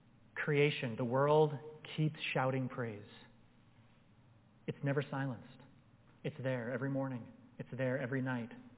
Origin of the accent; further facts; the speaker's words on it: Wisconsin, United States; now in Colorado, United States; I was born and raised in Wisconsin. Grass just grows all the time there. We didn't have sprinkler systems. I realized when I moved to Colorado that if you don't have a sprinkler system on your yard, you won't have grass.